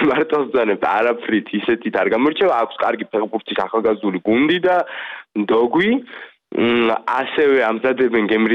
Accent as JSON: {"language": "Georgian", "region": "Kakheti", "country": "Georgia", "lives_now": "France", "said": "მე წარმოშობით კახელი ვარ"}